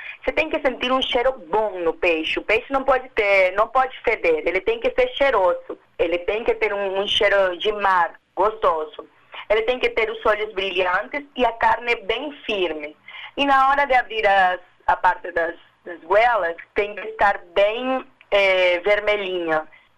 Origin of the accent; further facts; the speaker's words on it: Lima, Peru; Portuguese is a second language; na parte do litoral de onde eu sou, de Lima